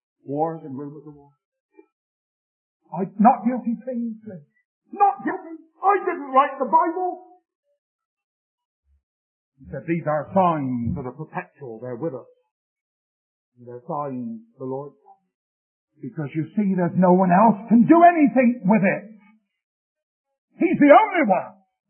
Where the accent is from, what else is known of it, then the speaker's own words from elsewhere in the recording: England, United Kingdom; Please, in case you didn't know, I'm an Englishman.